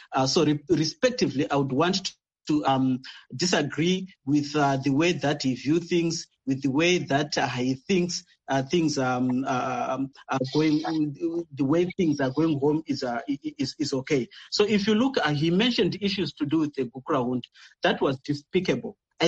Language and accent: English; Midlands, Zimbabwe; by the way, I come from Midlands as well.